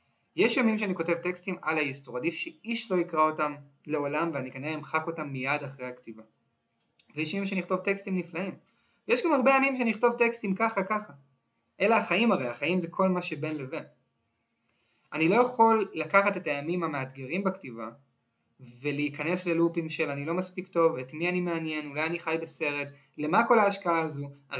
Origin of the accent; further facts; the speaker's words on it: Tel Aviv, Tel Aviv District, Israel; חנייה בתל אביב, כתל אביבי, חנייה בתל אביב זה על ההיסטור